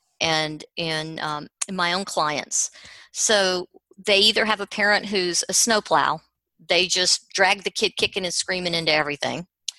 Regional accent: the South, United States; I've told y'all I'm from the South, so I have to tell stories.

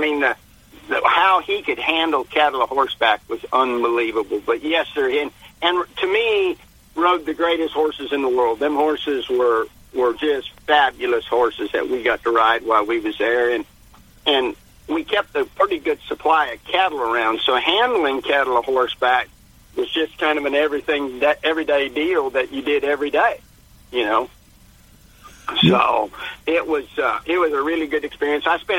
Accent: Montana, United States; I grew up in South Central Montana. My father had kind of an outfitting business and you know, run some stocker cattle and stuff like that. And then I left home at a pretty early age

